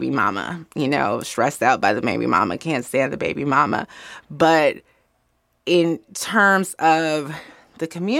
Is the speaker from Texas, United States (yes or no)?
no; Chicago, Illinois, United States; I grew up in a mixed race, mixed class neighborhood called Hyde Park